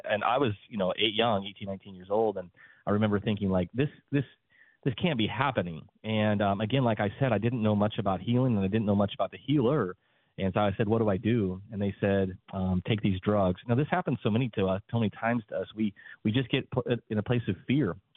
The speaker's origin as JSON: {"language": "English", "region": "South Dakota", "country": "United States", "tie": "born or raised there", "said": "I actually was born and raised in South Dakota. And when I was younger, I was a boxer."}